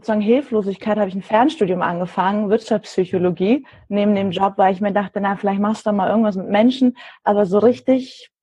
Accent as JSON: {"language": "German", "country": "Germany", "tie": "born or raised there", "also_born_or_lived": "Kyrgyzstan", "said": "Geboren bin ich in Kirgisien und mit 1,5 nach Deutschland gekommen. Daher habe ich da auf jeden Fall eine Verbindung zu."}